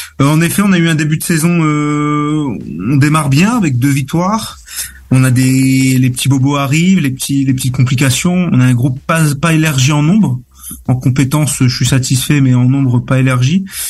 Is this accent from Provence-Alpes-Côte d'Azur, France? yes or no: no; Lille, Hauts-de-France, France; donc je viens de Lille